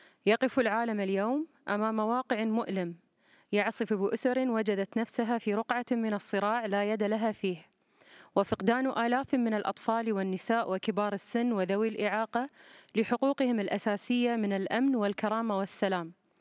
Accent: Qatar; حرصت بلادي قطر

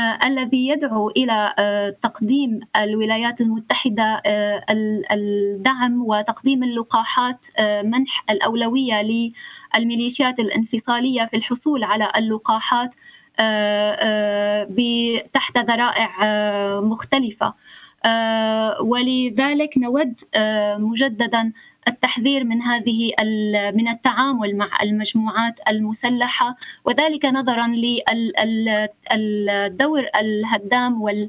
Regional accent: Syria; فرضت ضغوطا كبيرة على الأنظمة الصحية للدول بما فيها بلدي سوريا

